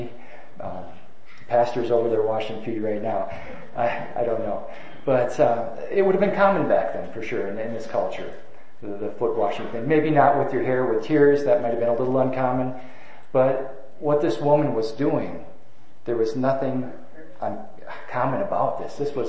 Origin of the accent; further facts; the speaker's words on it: Wisconsin, United States; But I grew up there and came to Christ at a men's retreat. And you know, growing up in Wisconsin